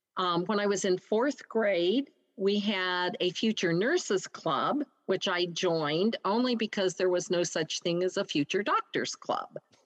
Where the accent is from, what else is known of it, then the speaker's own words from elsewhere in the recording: Akron, Ohio, United States; I grew up in inner city Akron. Neither of my parents were professionals. My father worked at Goodyear in the conveyor belt building room.